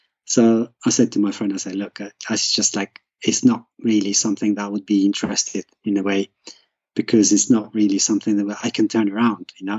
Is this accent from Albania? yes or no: yes; Albania; English is a second language; moved away as an adult; now in England; I'm originally from Albania.